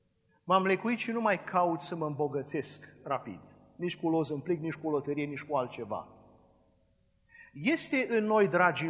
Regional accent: Cluj, Cluj County, Romania; sunt din Cluj și în Cluj este obiceiul ca la Paști să mergi la stropit

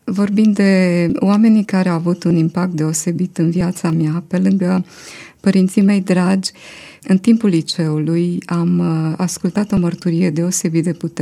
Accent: Moldova Nouă, Caraș-Severin, Romania; born there; also born or lived in Orșova; orașul meu natal, Moldova Nouă

